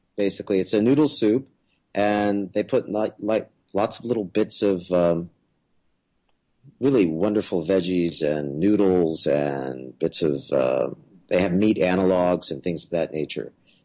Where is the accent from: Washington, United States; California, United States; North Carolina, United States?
California, United States; San Jose; now in New York City, United States; But I grew up in San Jose, and in downtown San Jose, there are some of the greatest vegan restaurants I have ever been to, and I live in New York City